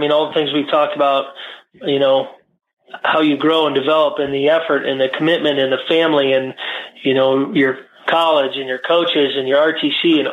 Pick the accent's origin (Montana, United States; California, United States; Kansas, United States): Montana, United States; Great Falls; growing up in Great Falls, Montana, when, you know, we had a big dual meet, a huge dual meet, we might have 300 people in the stands, right?